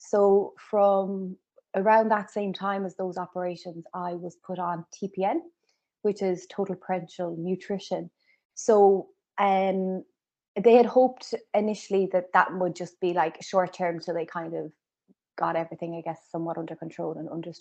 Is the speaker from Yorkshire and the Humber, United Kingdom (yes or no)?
no; Cardiff, Wales, United Kingdom; born there; So I guess if I go back to the very beginning, I was born in Cardiff